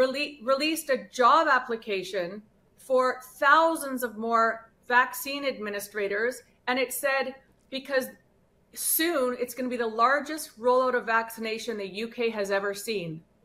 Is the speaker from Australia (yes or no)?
no; Canada; We're forced to show rainbows and snowflakes now as a Canadian.